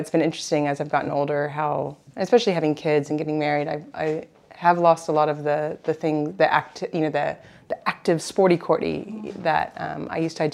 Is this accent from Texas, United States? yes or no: yes; Houston, Texas, United States; And yeah, and so I was in the U.S., born and raised in Houston, Texas, but then went to university on the East Coast in Virginia.